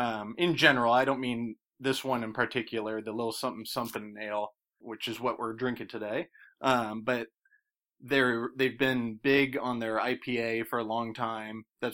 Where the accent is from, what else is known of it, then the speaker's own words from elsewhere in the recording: Santa Rosa, California, United States; I grew up in Santa Rosa, which is just a little ways away from Petaluma, where their main brewery is